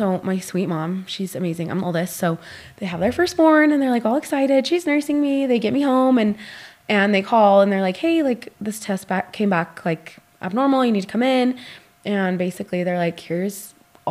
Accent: Alpine, Utah, United States; also born or lived in Texas; I grew up in Alpine, moved to Provo, went to Provo High, and, I had a couple years in Texas when I was little.

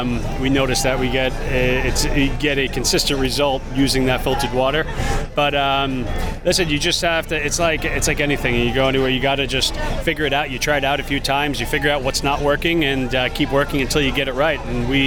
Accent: East Coast, United States; we're both from the East Coast.

